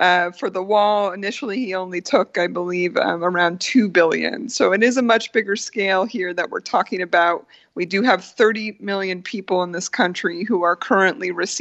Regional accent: Pennsylvania, United States; My home state of Pennsylvania has like a whole checkerboard.

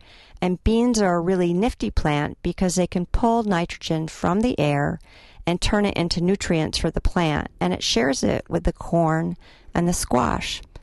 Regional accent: Massachusetts, United States; Well, I grew up in Massachusetts, so I can tell you

